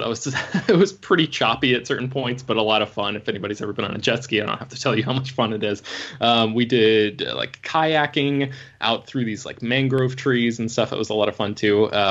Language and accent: English; Florida, United States; but like I said, I grew up in Florida, so I think that sort of comes with the territory.